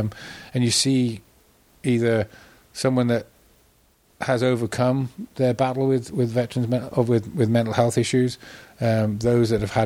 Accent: United Kingdom; now in United States; And obviously, yes, I'm a Brit, but I'm an American citizen now.

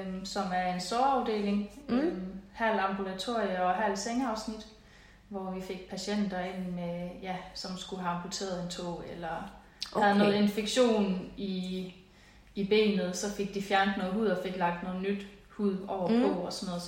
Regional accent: Sønderborg, Region of Southern Denmark, Denmark; Jeg var hernede fra Sønderborg.

